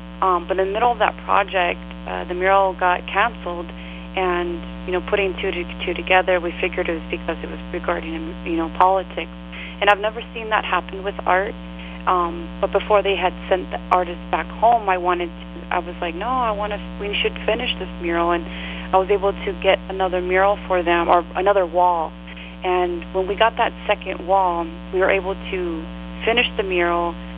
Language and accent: English; Glendale, Arizona, United States; being born and raised in Glendale and then being reached out by the NFL to be the marquee artist for the Super Bowl last year